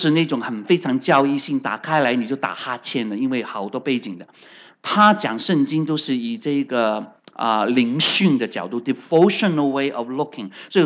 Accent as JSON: {"language": "Chinese", "country": "China", "said": "你只要撑过去，守得云开就见月明，我们中国人都这样提醒啊。"}